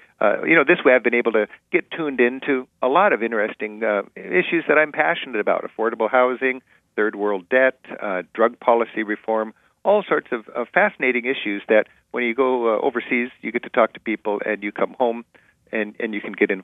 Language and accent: English; United States; I'm an American through and through.